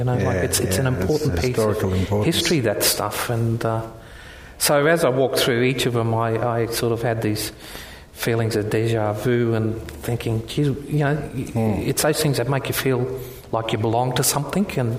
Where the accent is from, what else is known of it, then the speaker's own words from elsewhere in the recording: Rockhampton, Queensland, Australia; outside my hometown of Rockhampton.